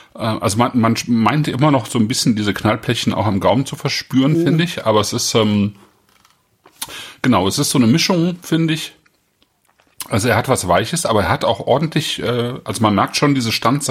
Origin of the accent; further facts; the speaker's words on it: North Rhine-Westphalia, Germany; Und das als Rheinländer?